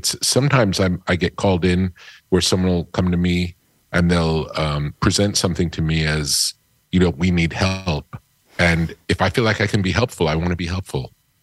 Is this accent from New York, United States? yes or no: yes; New York, United States; I had kind of a very lucky upbringing in that I was brought up an hour outside of Manhattan on the beach. So I got to experience nature from a young age.